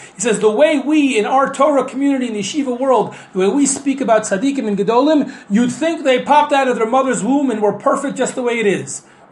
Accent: Cincinnati, Ohio, United States; I grew up in Cincinnati, Ohio. The school was named after the Chafetz Chaim.

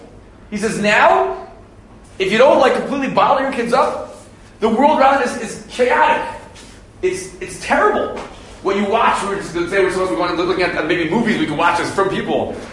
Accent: Silver Spring, Maryland, United States; I said, Rudy, we grew up in Silver Spring, Maryland.

